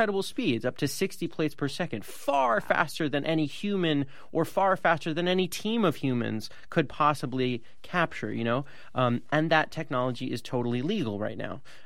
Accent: Santa Monica, California, United States; my hometown of Santa Monica, California

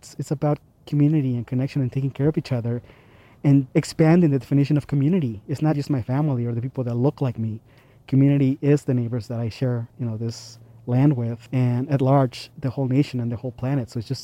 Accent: Oaxaca, Mexico; now in Albuquerque, United States; I recently turned 42 years old. I am originally from Oaxaca, Mexico, but I have lived in Albuquerque twice.

